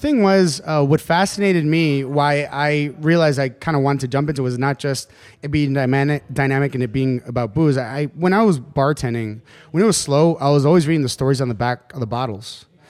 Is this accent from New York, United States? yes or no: yes; New York, United States; also born or lived in Colombia; So I was actually born in Colombia. I came here when I was one. By here, I mean New York. I've been in New York ever since. Queens, mainly.